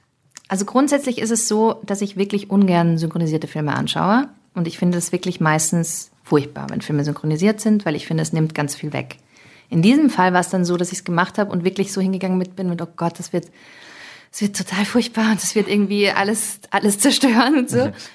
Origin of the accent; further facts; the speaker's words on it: Austria; Also ich bin in Österreich aufgewachsen und habe da mein Leben lang gelebt. Und ich habe mit England und Irland eigentlich gar nicht so viel zu tun. Ich habe da nie gelebt. Ich fühle mich eigentlich auch als Österreicherin.